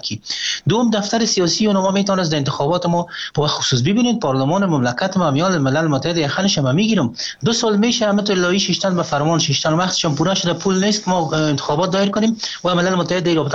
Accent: Afghanistan; ما خود افغان هستیم که ما حق داریم زندگی کنیم، حق داریم انتخاب کنیم

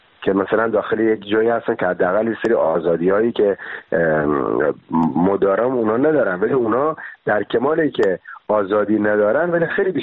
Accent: Bushehr, Iran; now in Paris, France; بچه بوشهرم و بعدش هم الان 17 سال پاریس زندگی می‌کنم. بعدش هم ما رو تبعیدم دیگه، یعنی تبعید اجباری.

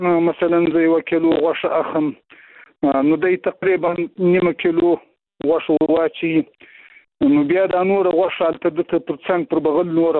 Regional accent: Afghanistan; نو زه د یو افغان په حیث باندې

